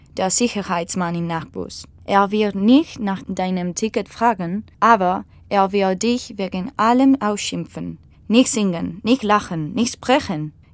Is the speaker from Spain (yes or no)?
yes; Spain; German is a second language; now in Dortmund, Germany; ich komme aus Spanien und wohne seit fast 5 Monaten in Dortmund.